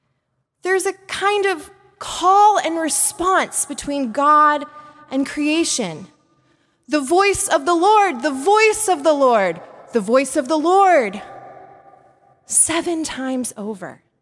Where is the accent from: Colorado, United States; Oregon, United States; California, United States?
Oregon, United States; Portland; to visit me with my family in Portland, Oregon, where I grew up. Eager to show him the beauty of my home state